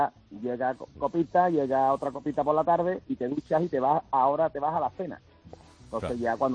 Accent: Seville, Andalusia, Spain; A mediodía llegan los compañeros de fuera, somos de Sevilla

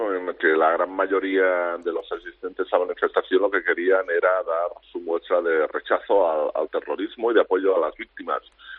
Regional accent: Catalonia, Spain; como catalán y persona que también se siente, como puede ser de otra manera, español

